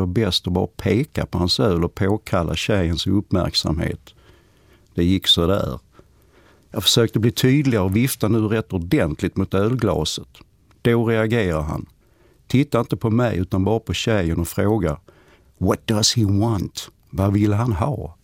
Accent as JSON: {"language": "Swedish", "region": "Skåne", "country": "Sweden", "accent": "Scanian", "said": "Det kan ha berott på en kombination av min skånska och ett något sluddrigt tal."}